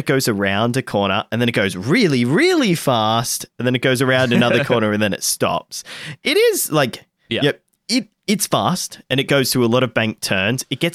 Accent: Australia; I'm like, I'm Australian. How will I get that thing back?

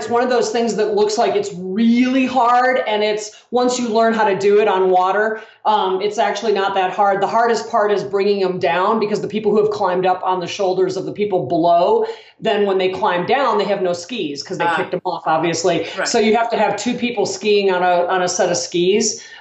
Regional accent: Wisconsin, United States; It's a really weird, dorky thing, but I'm from Wisconsin. And one of the things that's really big in Wisconsin in the summers is water skiing shows.

